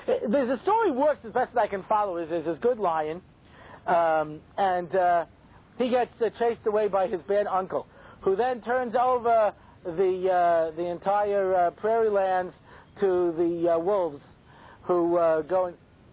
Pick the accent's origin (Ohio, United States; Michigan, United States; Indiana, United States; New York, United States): New York, United States; now in California, United States; Now, I moved to California. One of the reasons was because I grew up in New York and I hated snow.